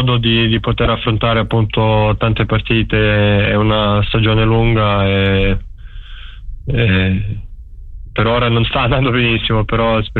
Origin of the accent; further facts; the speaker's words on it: Slovenia; Essere della stessa nata di Doncic, di averlo magari, cioè di averci giocato contro più volte